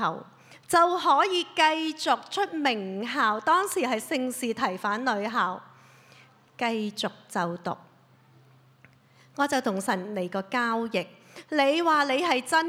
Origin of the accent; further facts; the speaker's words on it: Hong Kong; also born or lived in China; 我在内地出世，几岁的时候发现个眼出现了白点，这只左眼是假的，所以这么漂亮。于是就来到香港读盲校。